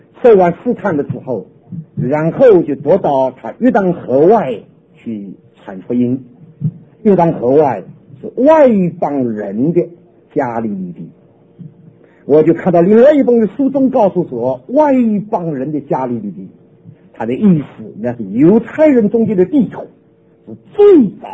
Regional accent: Shanghai, China; moved away as an adult; also born or lived in Taiwan; now in United States; 我小的时候一直到大学毕业，除了我大学三年级在火车上实习离开我的家乡之外，离开上海之外，我南京也没有去过，杭州也没有去过，苏州也没有去过，我都留在安分守己，就留在上海。

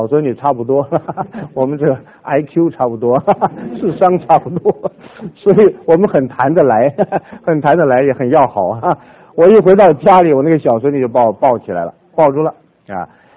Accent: Northeast China, China; also born or lived in Taiwan; 我的母亲啊，是四川人，我是东北人啊

